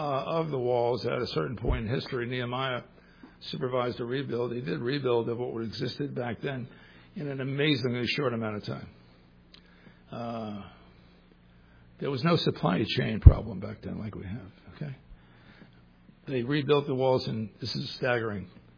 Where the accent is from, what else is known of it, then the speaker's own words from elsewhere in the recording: New York City, New York, United States; I'm from up north. I'm from New York City originally. You probably hear my voice, but New York has pretty much everything you could ever want in the way of food.